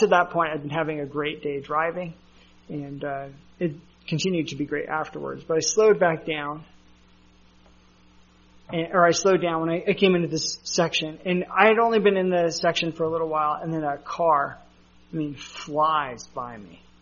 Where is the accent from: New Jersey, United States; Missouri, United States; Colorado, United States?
Colorado, United States; I grew up in Colorado, and I knew how to drive in Colorado.